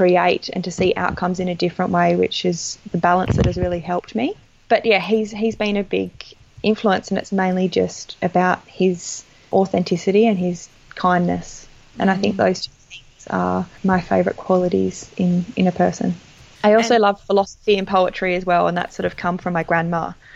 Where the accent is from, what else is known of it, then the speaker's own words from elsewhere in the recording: Perth, Western Australia, Australia; I grew up with a wall that was a world map, and I'm from Perth, and Perth wasn't even like a dot on this map.